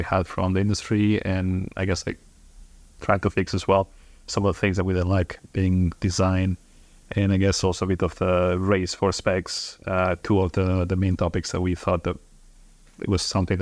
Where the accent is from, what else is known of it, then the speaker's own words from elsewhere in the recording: Barcelona, Catalonia, Spain; moved away as an adult; So I'm born and raised in Barcelona, so I studied here, but I moved when I think it was like my third year of university to China.